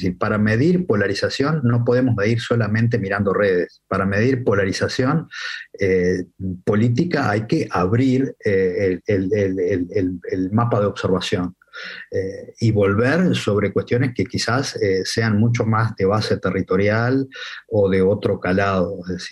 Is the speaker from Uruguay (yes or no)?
yes; Uruguay; hay una matriz de cultura política en Uruguay que uno, la primera referencia que tiene, que casi la escucha desde la escuela